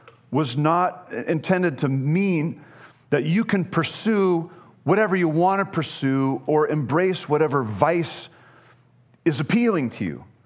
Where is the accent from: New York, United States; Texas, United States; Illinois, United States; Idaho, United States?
Idaho, United States; now in Montana, United States; I mean, I was raised in Idaho, right?